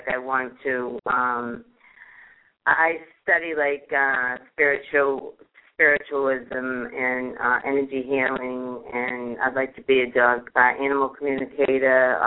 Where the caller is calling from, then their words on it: Florida, United States; I'm calling from Florida.